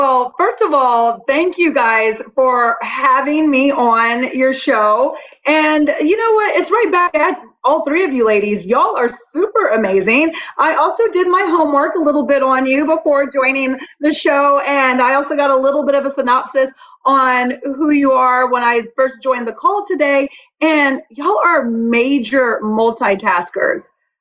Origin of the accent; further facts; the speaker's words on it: Atlanta, Georgia, United States; I am from Atlanta. I live here in Atlanta currently.